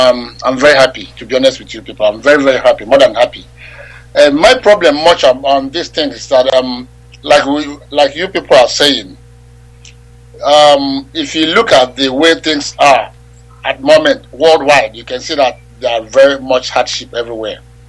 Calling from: London, United Kingdom; Yes, I'm calling from London, my brother.

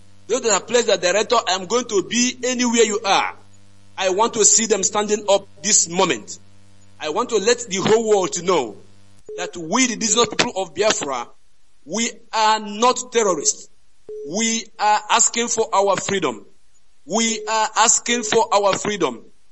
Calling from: Dakar, Senegal; I am calling from Dakar, Senegal at the moment.

